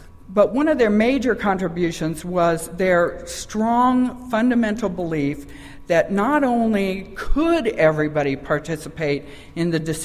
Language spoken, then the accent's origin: English; Utah, United States; I come from Utah, which is one of the healthiest states in the nation